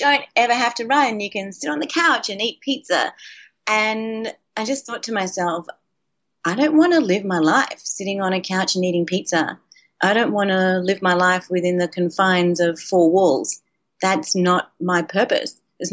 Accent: Australia; when I grew up in Australia, we had a 10-year drought.

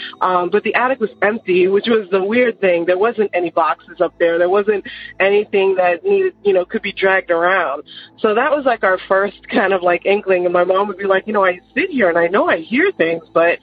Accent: New York, United States; now in Georgia, United States; I live in Georgia right now, but I grew up in New York, and that's where my story takes place.

